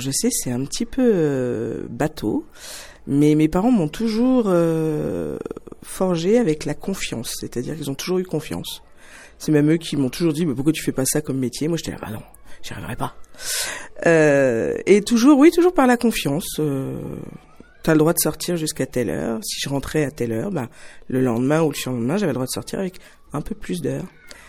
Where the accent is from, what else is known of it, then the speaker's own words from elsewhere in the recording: Voiron, Auvergne-Rhône-Alpes, France; ça fait depuis que je suis toute petite, parce que je suis née à Voiron.